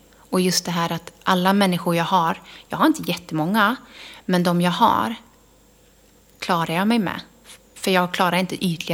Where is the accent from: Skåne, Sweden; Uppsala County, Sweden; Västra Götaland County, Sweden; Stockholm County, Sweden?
Västra Götaland County, Sweden; Gudhem; also born or lived in Karlskoga; Och sen så fick jag ju flytta hit. Jag växte upp i Gudhem. Och innan bodde jag i Värmland, i Karlskoga.